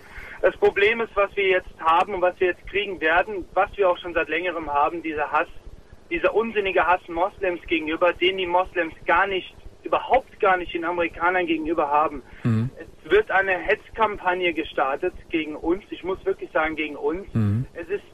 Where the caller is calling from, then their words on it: Germany; Ich rufe aus Deutschland an, ja. Ich rufe aus Deutschland an und der Grund ist mitunter auch, ich bin Moslem, ich bin Deutscher und bin Moslem.